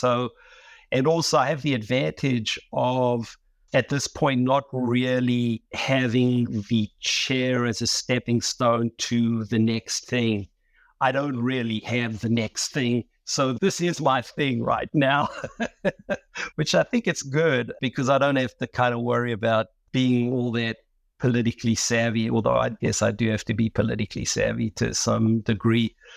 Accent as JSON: {"language": "English", "country": "South Africa", "tie": "born or raised there", "said": "opportunities that I really would never have even dreamt of as a kid growing up in South Africa."}